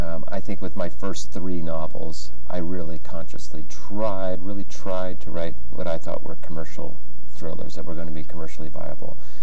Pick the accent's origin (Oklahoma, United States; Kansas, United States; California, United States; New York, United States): California, United States; And I grew up and lived in the Bay Area, where there was a huge Irish community.